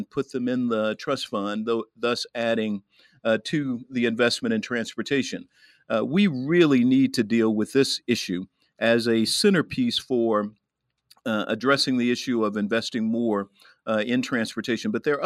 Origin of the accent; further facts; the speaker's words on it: Arkansas, United States; born or raised there